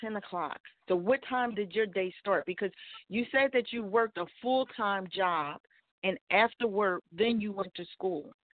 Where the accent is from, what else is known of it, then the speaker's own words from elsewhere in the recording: Bronx, New York, United States; Okay, Bronx in the house. I grew up in the Bronx, so I spent my summers here.